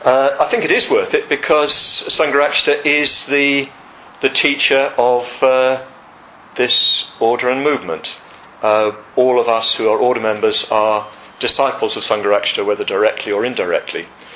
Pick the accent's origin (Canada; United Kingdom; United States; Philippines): United Kingdom; Chatham, South East England; born there; There's a bit of a team from Kent here. I was born in Chatham more years ago than I care to remember.